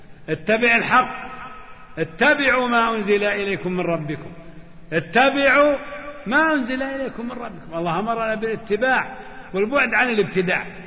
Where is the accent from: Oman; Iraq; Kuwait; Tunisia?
Kuwait; ما هذه ما تصلح عندنا في الكويت